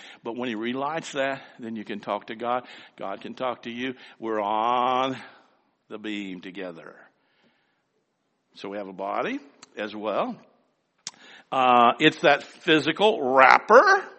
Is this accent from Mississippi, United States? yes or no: yes; Biloxi, Mississippi, United States; born there; Of course, there's a problem there because I was born in Mississippi. Can you imagine that? Biloxi, Mississippi. I've only been there once my whole life, except when I was born there.